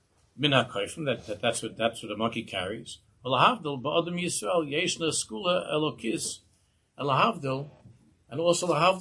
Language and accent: English; Queens, New York, United States; When I was growing up in Queens, I davened in an Orthodox shul